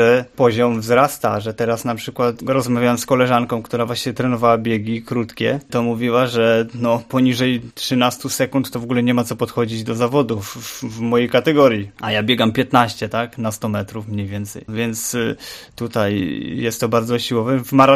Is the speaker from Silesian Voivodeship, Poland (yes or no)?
yes; Bytom, Silesian Voivodeship, Poland; now in Opole, Poland; bo ja pochodzę z Bytomia, bo tutaj za dziewczyną pojechałem do Opola.